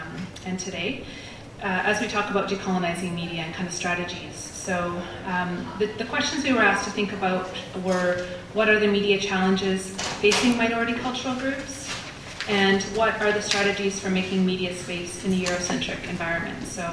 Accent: Fort Rupert, British Columbia, Canada; from the Kokwakiwak Nation from Fort Rupert, Northern Vancouver Island, and I'm a visitor here

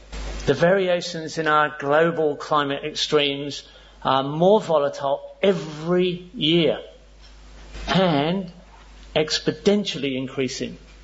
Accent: Bournemouth, South West England, United Kingdom; also born or lived in Stoke-on-Trent; It's great to be here presenting in my home country. I was born in Stoke-on-Trent in Staffordshire in 1954. My parents moved to Bournemouth in 1956, where I went to school and grew up fishing the Stour and the Avon and the Hampshire and Dorset coasts.

